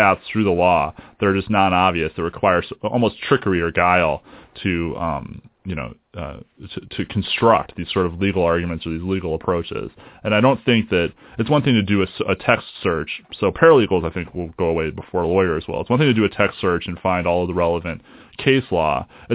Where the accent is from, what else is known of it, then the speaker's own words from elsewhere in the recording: Buffalo, New York, United States; I'm from Buffalo, and I know he spent time at the University of Buffalo.